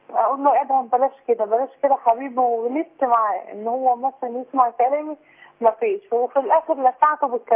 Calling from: Port Said, Port Said Governorate, Egypt; من بورسعيد.

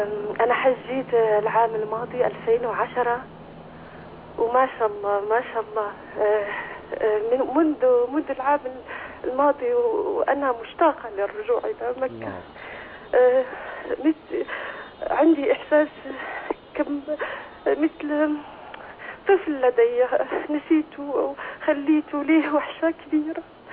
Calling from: France; من فرنسا.

